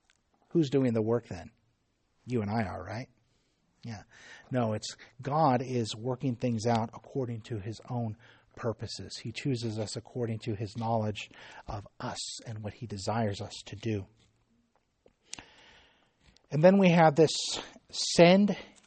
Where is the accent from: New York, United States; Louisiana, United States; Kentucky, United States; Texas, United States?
Texas, United States; I come from Texas where if you are driving around out in the country and you don't at least raise your finger to the passing car, you've committed a cardinal offense